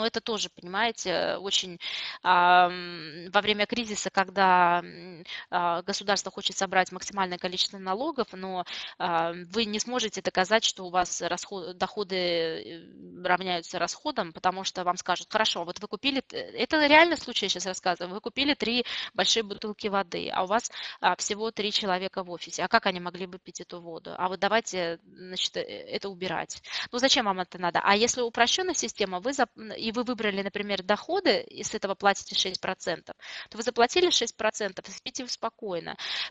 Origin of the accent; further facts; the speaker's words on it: Saint Petersburg, Russia; я сама из Санкт-Петербурга